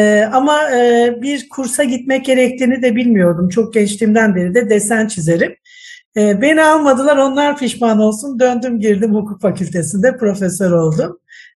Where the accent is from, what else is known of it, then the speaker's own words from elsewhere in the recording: Black Sea Region, Turkey; also born or lived in Adana / Sivas; 1876'da gelmişler. Bir göçerlik var. O yüzden Karadenizliyim.